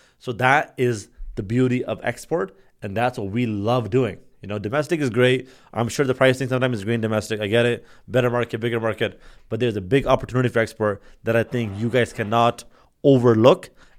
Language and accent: English; Ontario, Canada; we're from Canada, so in Canada, in Toronto area